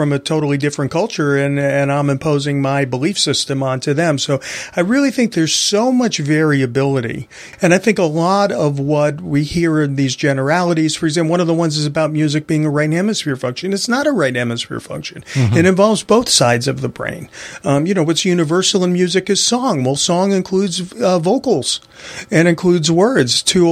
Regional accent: Bronx, New York, United States; arrived when I was 7 and did the Ed Sullivan Show in my hometown. And like so many young people at that time, certainly teenagers around my block, were forming bands. … are from my neighborhood in the East Bronx.

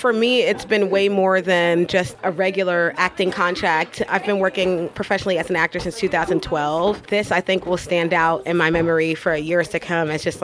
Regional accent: Jersey City, New Jersey, United States; born there; I was born in Jersey City, New Jersey, and I actually just arrived here because they held a normal audition in New York City.

